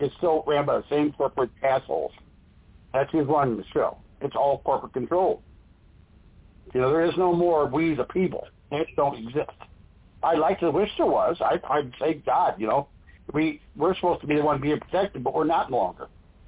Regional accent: United States; because I'm an American.

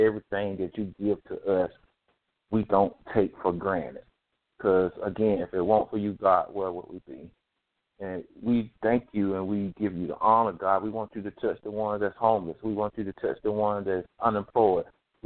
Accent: Rocky Mount, North Carolina, United States; I'm originally from Rocky Mount, North Carolina, but I reside in Eaton, North Carolina.

